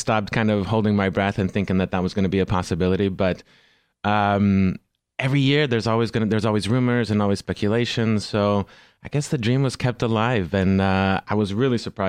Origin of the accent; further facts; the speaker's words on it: Houston, Texas, United States; I'm originally from Houston, Texas, brother.